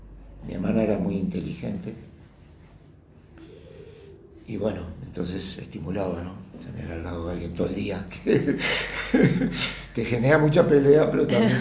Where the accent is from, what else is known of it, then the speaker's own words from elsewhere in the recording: Montevideo, Uruguay; nací acá en Montevideo en el año 49 y viví en el Buceo, en La Unión y en el Cordón. Durante la década de 60 viví en esos tres lugares. Eran barrios.